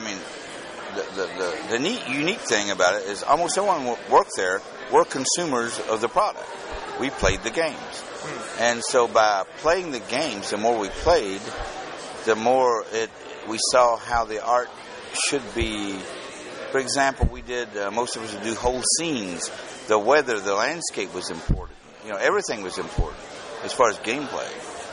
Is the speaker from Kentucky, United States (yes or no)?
yes; Kentucky, United States; And then I knew Jeff. We're both from Kentucky.